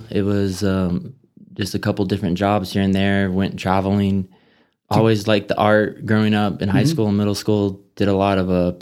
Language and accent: English; Amarillo, Texas, United States; Yeah, just born and raised in Amarillo.